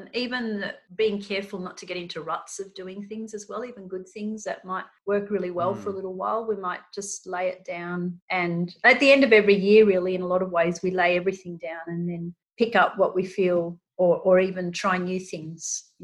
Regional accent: Australia; we didn't start that youth ministry until we'd established ourselves just as normal Aussie parents and families.

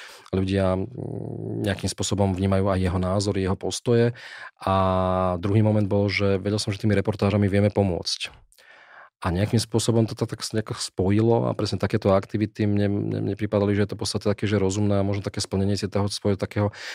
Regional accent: Trnava, Trnava Region, Slovakia; Ja som Trnavčan, takže v Trnave som organizoval takéto podujatie

